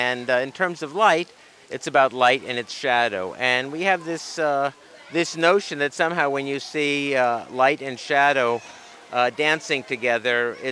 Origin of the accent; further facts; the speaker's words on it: Los Angeles, California, United States; I grew up in East Hollywood in Los Feliz, and I remember as a child in the 50s, our neighborhood swimming pool